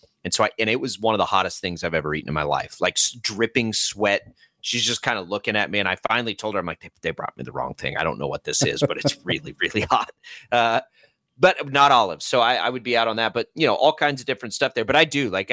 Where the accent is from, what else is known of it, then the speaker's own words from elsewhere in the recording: Texas, United States; I'm from Texas. So we got Mexican food.